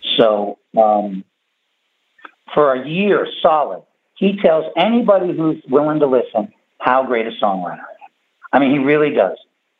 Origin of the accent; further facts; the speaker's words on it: New York, United States; And then all of a sudden, I'm a New Yorker.